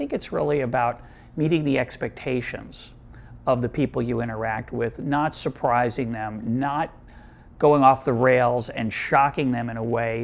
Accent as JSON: {"language": "English", "town": "Boston", "region": "Massachusetts", "country": "United States", "tie": "born or raised there", "said": "I'm able to step outside myself and realize that might just be a fact that I grew up in Boston."}